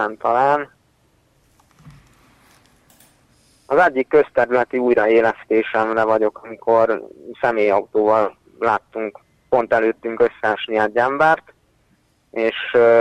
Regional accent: Baja, Bács-Kiskun, Hungary; born there; now in Bácsbokod, Hungary; Baján születtem, és Bácsbokodon élek.

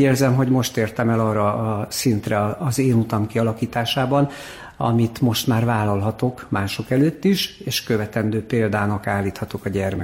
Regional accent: Hungary; moved away; mondtam, hogy itt vagyok, Magyarországról jöttem, be akartam lépni az idegen légióba

